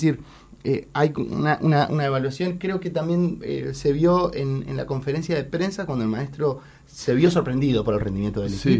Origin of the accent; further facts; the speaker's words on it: Uruguay; Todos necesitamos ver el partido, pero porque somos uruguayos.